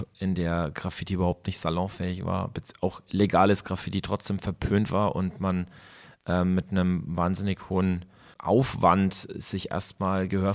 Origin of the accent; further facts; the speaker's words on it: Bavaria, Germany; für uns zum Beispiel jetzt im Süden, wir sind ja jetzt aus Bayern